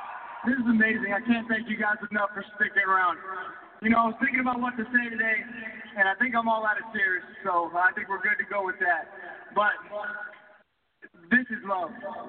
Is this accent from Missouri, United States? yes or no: no; Virginia, United States; now in New York, United States; A 21-year-old kid from Virginia, welcome as a New Yorker.